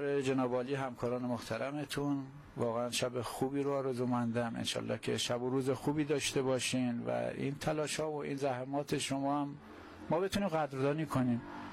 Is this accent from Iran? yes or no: yes; Hamadan, Iran; now in Karaj, Iran; بنده از سال 82 از همدان مهاجرت کردم به سمت کرج.